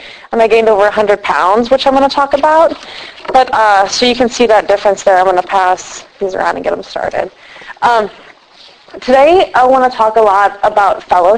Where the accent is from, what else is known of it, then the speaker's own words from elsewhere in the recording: Michigan, United States; born there; I was born a baby in Michigan, but I was born to an alcoholic, addict, crazy world.